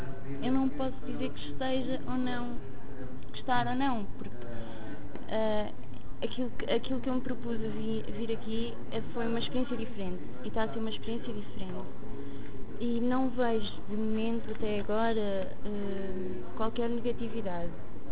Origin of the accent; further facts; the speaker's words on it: Viseu, Portugal; Venho de Viseu.